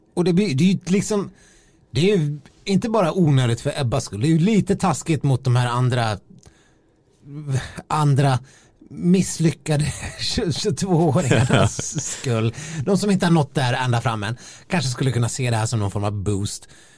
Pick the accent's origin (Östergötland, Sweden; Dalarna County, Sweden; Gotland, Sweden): Dalarna County, Sweden; de 3-4 gångerna jag har varit hemma i Dalarna under vintern och haft med mig skidorna